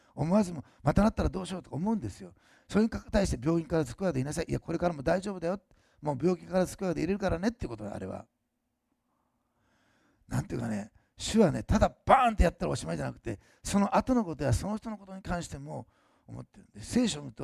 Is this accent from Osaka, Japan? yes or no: yes; Osaka, Japan; 大阪出身だからかもしれませんが、